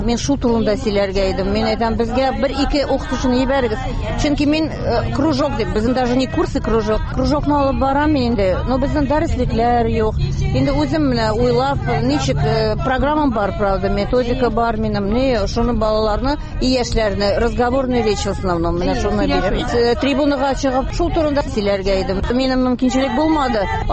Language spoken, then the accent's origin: Tatar; Uzbekistan; accent: Uzbek; Tatar is a second language; Аннары Үзбәк теле, дәүләт теле. Татарча өйрәнә башласак, акцентым үзбәкчә әйтәләр.